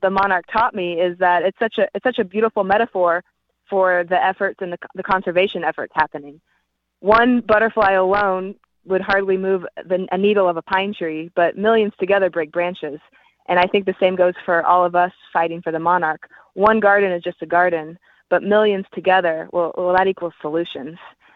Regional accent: Kansas City, Missouri, United States; about as the size of my hometown in Kansas City.

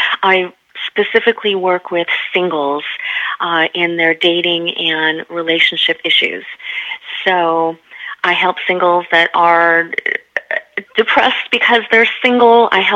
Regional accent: Detroit, Michigan, United States; And I'm from the Detroit metropolitan area, right?

